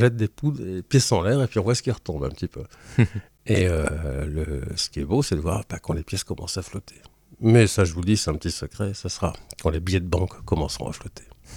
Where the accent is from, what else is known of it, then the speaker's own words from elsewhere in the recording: Flanders, Belgium; Moi-même, je suis flamand, donc je suis d'une culture germanique, et non pas latine.